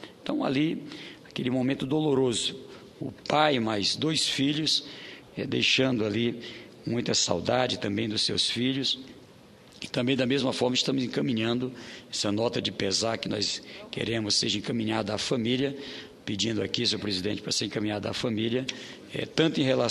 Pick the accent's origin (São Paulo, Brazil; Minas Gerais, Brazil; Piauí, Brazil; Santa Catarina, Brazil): Piauí, Brazil; Oeiras; E em Oeiras, na minha terra natal, onde estive também para uma programação